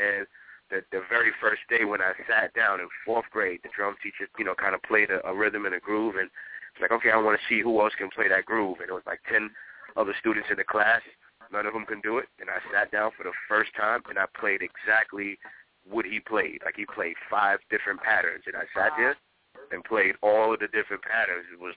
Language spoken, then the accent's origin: English; Bronx, New York, United States; I'm from the hood. I'm from the Bronx, man.